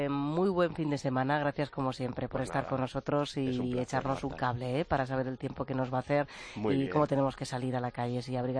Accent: Murcia, Region of Murcia, Spain; En mi tierra, en Murcia, se usa bastante el or.

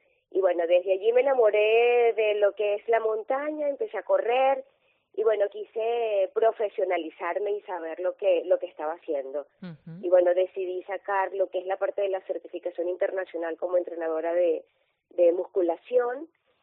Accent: Venezuela; moved away; also born or lived in Peru; cuando salimos de Venezuela, pues fue por circunstancias bastante penosas, tristes. Bueno, estamos fuera de Venezuela, ya vamos a tener 9 años, pero llegamos a Perú primero.

